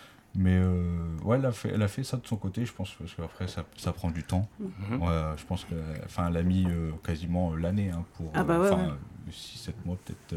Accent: Brest, Brittany, France; parce que déjà, on est de Brest, mon père était de Brest.

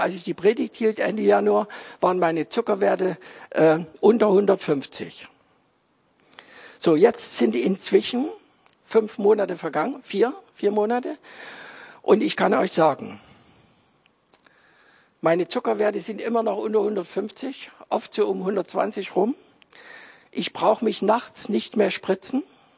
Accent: Saxony, Germany; Ich bin Sachse und das kommt immer mal wieder durch.

